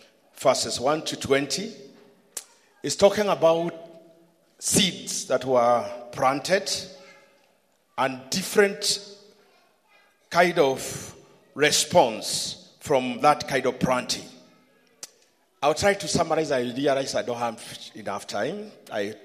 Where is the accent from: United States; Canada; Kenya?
Kenya; Central; I came from Mount Kenya, went to Eastern, then back to Central, then to Eastern again, 8 years. Then I went to Nakuru, 6 years. Then I came here in Nairobi